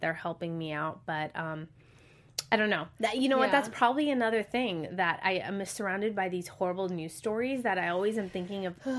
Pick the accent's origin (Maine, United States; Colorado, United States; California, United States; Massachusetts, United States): California, United States; Palos Verdes; But again, I came here and I grew up in Palos Verdes, which is there's no real Armenian community there at all.